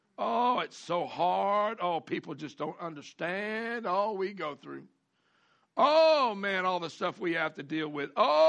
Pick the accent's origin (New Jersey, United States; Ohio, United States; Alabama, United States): Alabama, United States; I'm from Alabama. Give me a little break here.